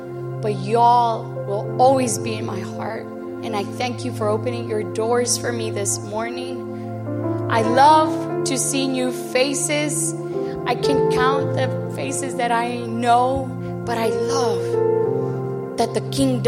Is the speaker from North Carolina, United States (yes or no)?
no; Texas, United States; I'm from Texas, so yeah.